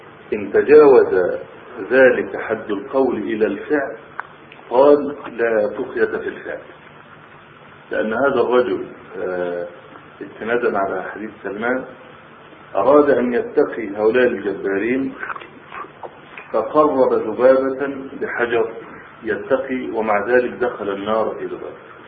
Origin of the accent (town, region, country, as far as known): Egypt